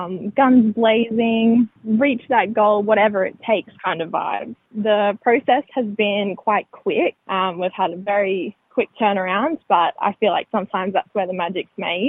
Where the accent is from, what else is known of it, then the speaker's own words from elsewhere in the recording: New South Wales, Australia; I am from Wiradjuri country in the central west of New South Wales. I grew up out that way before heading to the central coast to study at Naysda Dance College